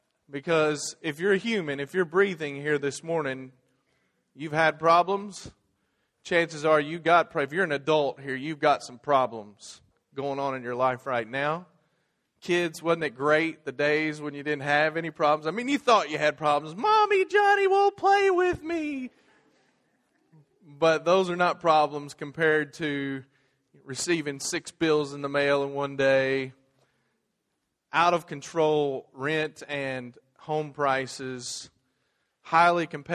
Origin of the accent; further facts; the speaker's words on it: Kentucky, United States; Sorry. And the reason I talk funny is because I moved here from Kentucky.